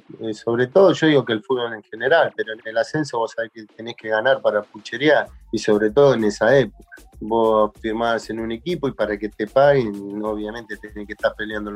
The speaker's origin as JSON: {"language": "Spanish", "town": "Villa Palito", "region": "Buenos Aires", "country": "Argentina", "tie": "born or raised there", "said": "mido 1,90 m, me crié en Villa Palito, pasé por 1,000 situaciones"}